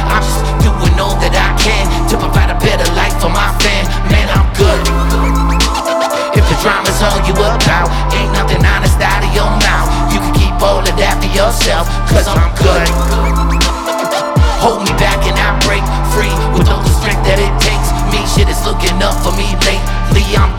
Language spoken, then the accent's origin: English; Canada; I come from Canada, in case you didn't know. It's a place up north where we sleep in igloos.